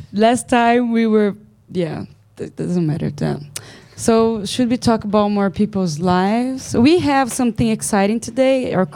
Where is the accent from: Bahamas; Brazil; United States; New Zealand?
Brazil; Campinas, São Paulo; He's actually from my hometown, Campinas.